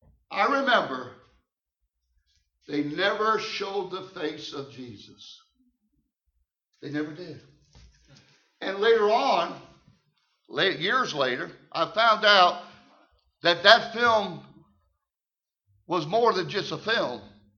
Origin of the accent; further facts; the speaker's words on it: Israel; also born or lived in United States; And so I grew up in Israel. Not all my young life, but partly. And then I came back and I joined the United States Army instead of joining the Israeli Defense Force.